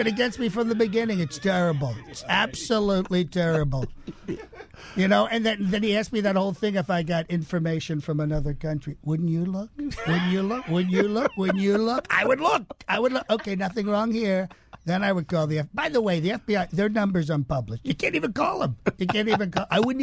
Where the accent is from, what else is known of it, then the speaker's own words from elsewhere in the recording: Northeast, United States; we're both from the Northeast, so we've got that nasality